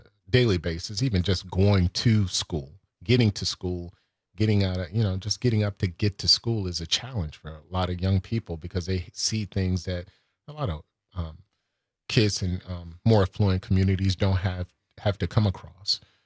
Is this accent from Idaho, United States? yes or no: no; Milwaukee, Wisconsin, United States; also born or lived in Boston / New York; but I'm here because this is my hometown, and I want to see it do well, just like you do.